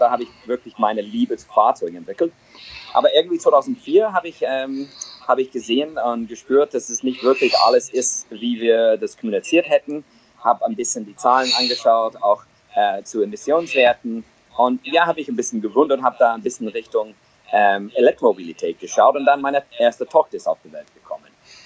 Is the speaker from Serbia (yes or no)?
no; United States; German is a second language; moved away as an adult; now in Germany; Wie man sich das anhört, ich bin Amerikaner, schon einige Jahre in Europa.